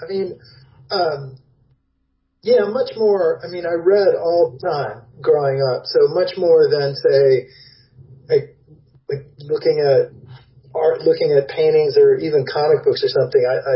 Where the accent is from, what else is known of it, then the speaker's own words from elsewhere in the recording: San Diego, California, United States; now in Chicago, United States; Now I live in Chicago. I grew up in San Diego.